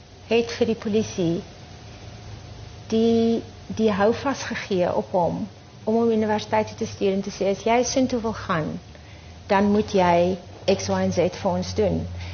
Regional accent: Wellington, Western Cape, South Africa; Deur my tuisdorp connection in Wellington

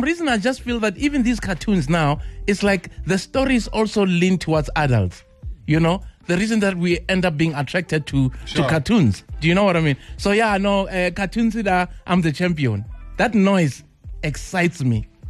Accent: South Africa; accent: Xhosa; in my Xhosa accent

